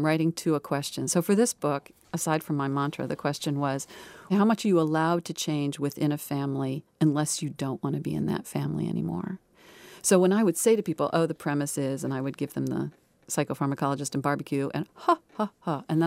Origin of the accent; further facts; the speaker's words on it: Oklahoma, United States; I'm from Oklahoma, so there's barbecue.